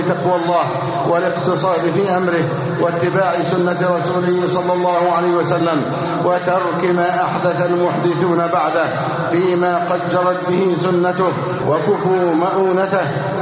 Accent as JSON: {"language": "Arabic", "country": "Egypt", "said": "بلدنا مصر"}